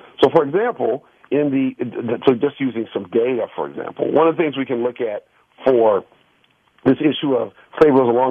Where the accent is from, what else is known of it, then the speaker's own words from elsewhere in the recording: Detroit, Michigan, United States; I grew up in Detroit at a time of great racial tumult.